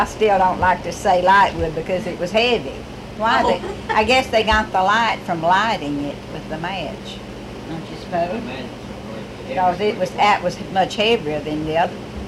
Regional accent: United States; born there; Yes, I was born in Harrison County, I'm sure.

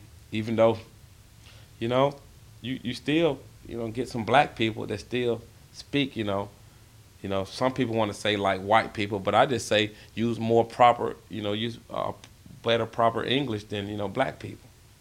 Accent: Georgia, United States; accent: Southern; You know, you from Georgia. I said, yep. I said, I'm from Georgia. She didn't say Alabama or you know, Florida, you know, even though they speak, you know, with a Southern accent too.

